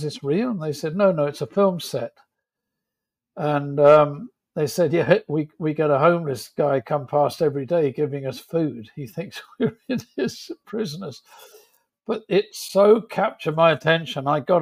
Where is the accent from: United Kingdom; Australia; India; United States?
United Kingdom; Reading, South East England; born there; I was born in Reading, which is the capital of Berkshire in England, and didn't even have a theatre.